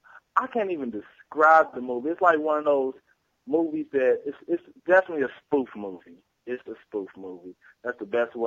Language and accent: English; St. Louis, Missouri, United States; also born or lived in Arkansas; Well, I came from a large family. I was born in Arkansas, raised in St. Louis.